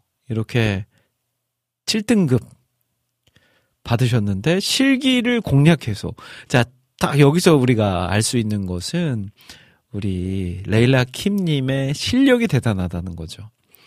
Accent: Iksan, North Jeolla, South Korea; accent: Chungcheong-Jeolla dialect; 근데 저는 전라북도 출신이라서 그리고 이제 저희 고향이 익산인데 익산은 충청도하고 또 붙어 있어서 이 충라 사투리라고 해요.

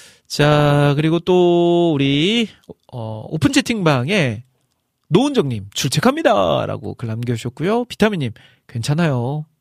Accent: Iksan, North Jeolla, South Korea; 여러분들 저희 고향 익산이거든요.

